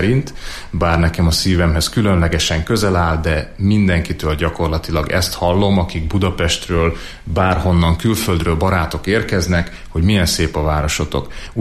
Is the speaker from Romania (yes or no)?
no; Lučenec, Banská Bystrica Region, Slovakia; now in Hungary; Én eredetileg felvidéki magyar vagyok, és én Losonc városában töltöttem a gyermekkoromat, majd utána költöztem Magyarországra.